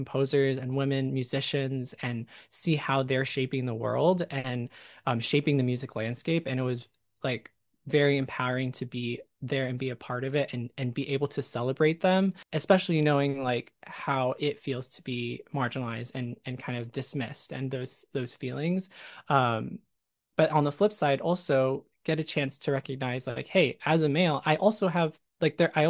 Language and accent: English; California, United States; I would say like, "Oh, I'm from, you know, California. I was born in California."